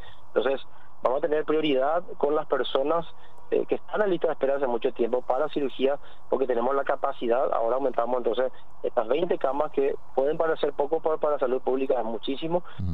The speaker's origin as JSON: {"language": "Spanish", "country": "Paraguay", "said": "todos somos paraguayos"}